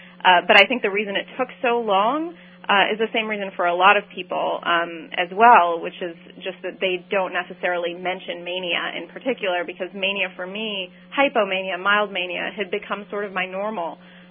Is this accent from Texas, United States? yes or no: no; Dayton, Ohio, United States; My extended family is an Iranian-American. I grew up in mostly in Dayton, Ohio, with a large Iranian diaspora, actually.